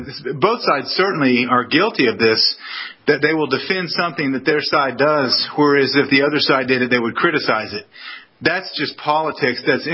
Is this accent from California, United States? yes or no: no; Dallas, Texas, United States; I know just growing up around Dallas, Fort Worth area